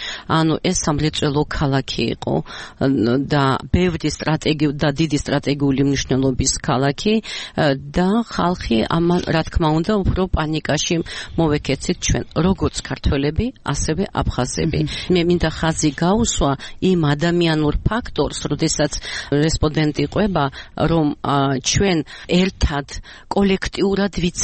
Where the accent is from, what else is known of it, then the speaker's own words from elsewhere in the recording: Abkhazia, Georgia; ჩემს მშობლიურ ქალაქს, იმიტომ რომ თავად მე იმ ქალაქში დავიბადე, იმ ქალაქში მე გავიზარდე და ომის პერიოდიც და ყოფნაც ომის პერიოდშიც იქ მომიწია.